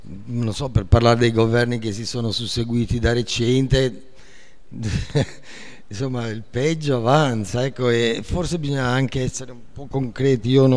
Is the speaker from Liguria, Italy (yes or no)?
yes; Genoa, Liguria, Italy; boh, da genovese mi viene in mente